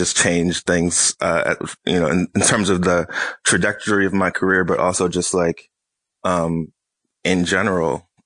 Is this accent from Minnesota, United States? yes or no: no; Boston, Massachusetts, United States; I mean, I'm from Boston, when I would read like a big Lee Montville feature or something like that.